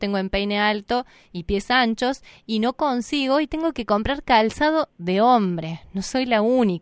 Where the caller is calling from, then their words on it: Buenos Aires, Argentina; de Capital.